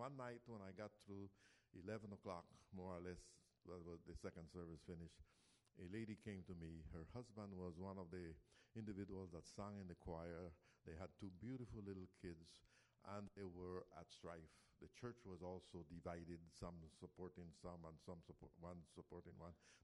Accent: Costa Rica; English is a second language; I come from Costa Rica, as many of you know, and my country does not have an army. We eliminated, in fact, they eliminated the army in Costa Rica 3 years after I was born.

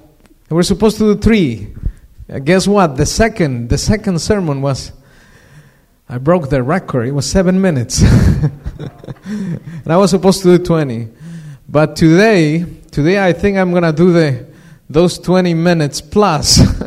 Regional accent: Mexico; English is a second language; I was born and raised in Mexico, and I went to study to Montemorelos University to become a pastor, to study theology.

